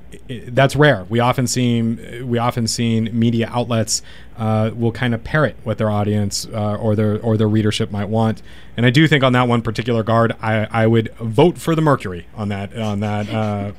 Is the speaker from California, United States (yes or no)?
yes; California, United States; I came from California.